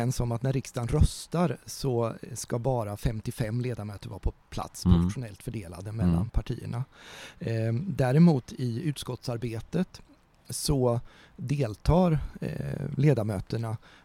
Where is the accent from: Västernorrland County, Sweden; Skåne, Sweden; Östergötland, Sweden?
Östergötland, Sweden; Ödeshög; also born or lived in Stockholm / Motala; now in Norrköping, Sweden; Jag är uppvuxen i Ödeshög, har gått på gymnasiet i Mjölby, bott många år i Motala, jobbat och pluggat i Linköping, och nu bor jag då i Norrköping. Så jag har försökt täcka in länet lite från väster mot öster.